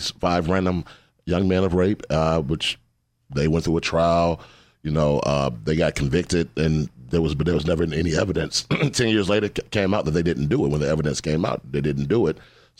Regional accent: Atlanta, Georgia, United States; Atlanta, Georgia, baby.

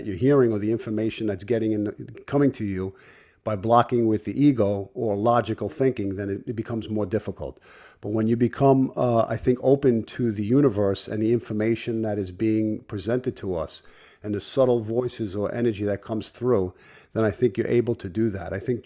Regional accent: Brooklyn, New York, United States; So growing up in Brooklyn as a child, it was about being athletic. It was about being tough in the neighborhood.

